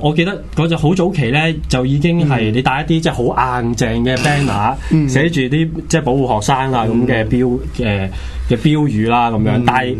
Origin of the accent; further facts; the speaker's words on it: Hong Kong; 我係中國人啦，同埋最特別咧，我見到即係中國人，我係香港人